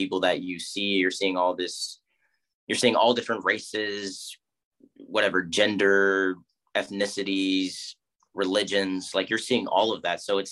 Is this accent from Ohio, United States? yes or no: yes; Ohio, United States; just growing up in Ohio and just the background that I'm from